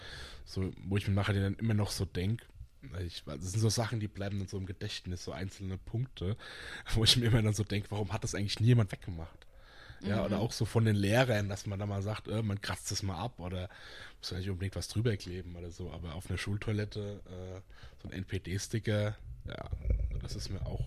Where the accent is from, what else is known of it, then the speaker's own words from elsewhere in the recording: Bavaria, Germany; ich komme aus dem Landkreis Aschaffenburg gebürtig, habe da auch die ersten knapp 30 Jahre meines Lebens verbracht, mehr oder weniger, zumindest wohnlich.